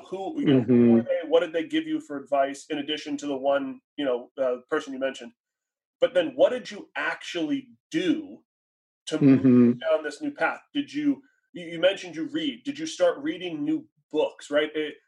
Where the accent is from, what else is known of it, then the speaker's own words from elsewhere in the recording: Boston, Massachusetts, United States; I've been at the parades. I'm from Boston.